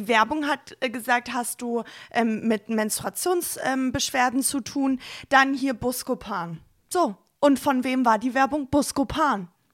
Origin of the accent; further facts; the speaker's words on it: Berlin, Germany; ich komme aus dem Prenzlauer Berg